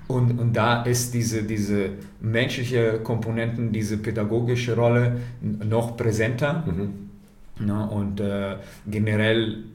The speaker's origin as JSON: {"language": "German", "town": "Varese", "region": "Lombardy", "country": "Italy", "tie": "born or raised there", "said": "Also ich bin groß geworden in also meine Kindheit habe ich in Varese erlebt, also gelebt. Und Varese ist eine Basketballstadt."}